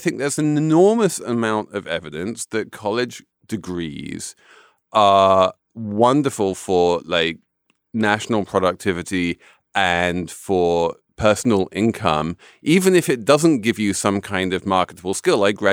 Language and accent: English; England, United Kingdom; Well, can I just come in as the English person here as like, you know, where, as I say, I grew up in a place where college was free.